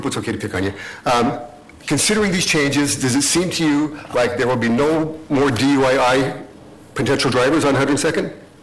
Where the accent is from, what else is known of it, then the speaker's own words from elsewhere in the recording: Portland, Oregon, United States; I was born and raised in Park Rose. I've been a dentist in Park Rose for about 30 years.